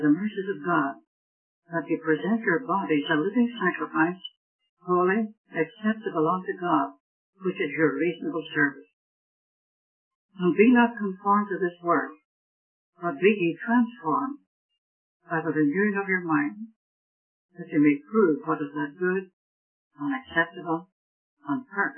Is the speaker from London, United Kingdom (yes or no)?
no; Northern Ireland, United Kingdom; born there; I think most of you know that I'm an Irishman. I'm not ashamed of that. I was born in the north of Ireland 85 years ago.